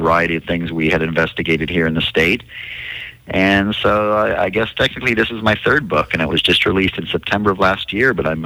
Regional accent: Texas, United States; it's basically a giant flying creature that's been reported here in my home state of Texas since the 1970s.

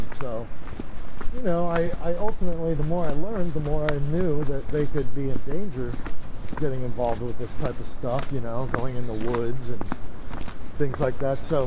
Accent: Orlando, Florida, United States; I'm from Orlando, Florida. I wasn't raised to just grab a gun and go search around the house.

